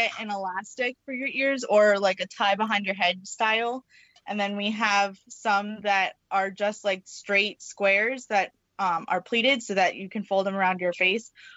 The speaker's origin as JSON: {"language": "English", "town": "Sturbridge", "region": "Massachusetts", "country": "United States", "said": "We're from Sturbridge, Mass."}